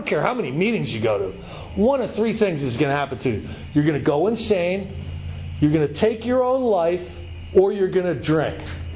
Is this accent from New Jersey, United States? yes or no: yes; New Jersey, United States; Because I'm from New Jersey, you know.